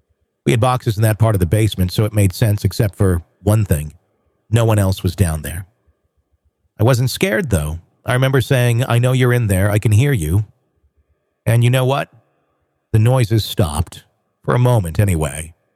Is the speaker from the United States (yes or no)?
yes; Boston, Massachusetts, United States; I grew up just outside of Boston in what seemed like a perfectly normal split-level house.